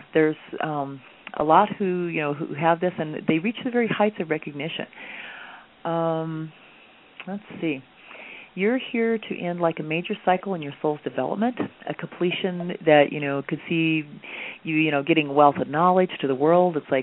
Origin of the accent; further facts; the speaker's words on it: Colorado, United States; I'm going to cheat because I know 307 is Wyoming because I'm from Colorado.